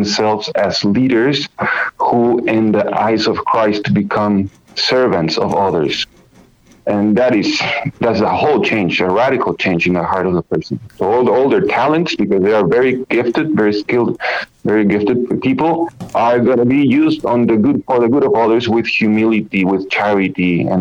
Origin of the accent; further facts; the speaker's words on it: Peru; now in United States; For me, I mean, coming from Peru, I came 4 years ago from Peru.